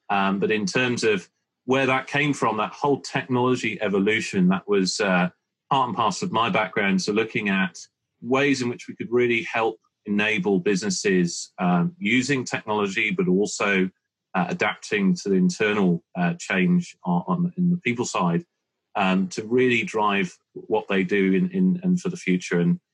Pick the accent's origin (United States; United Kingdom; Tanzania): United Kingdom; I'm a Brit.